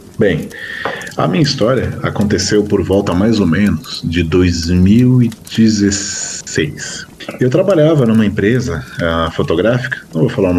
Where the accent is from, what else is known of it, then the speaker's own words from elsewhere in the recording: São Paulo, Brazil; E eu não, claro, sou de São Paulo.